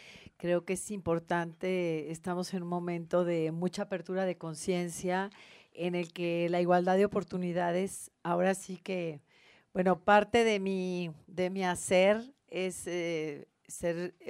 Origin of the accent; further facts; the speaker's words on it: Mexico; como mexicanos y como mujeres tenemos muchísimo que aportar